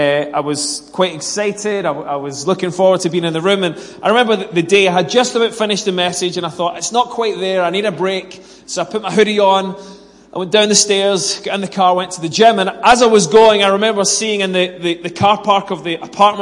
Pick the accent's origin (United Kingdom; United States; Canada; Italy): United Kingdom; We're so British that we never say anything, but we tut and we roll our eyes.